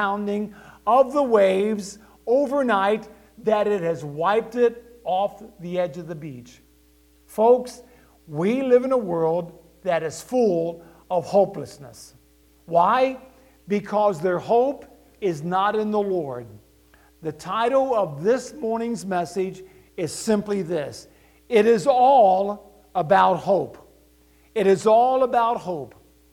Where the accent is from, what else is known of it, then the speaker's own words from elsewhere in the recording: Ohio, United States; I had the opportunity of going back to my hometown in Southwest Ohio, a town located between Dayton and Cincinnati, Ohio.